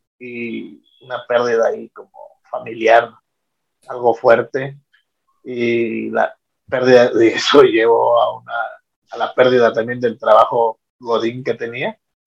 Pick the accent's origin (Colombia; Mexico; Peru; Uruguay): Mexico; Veracruz; Tengo 36 años, soy originario de Veracruz.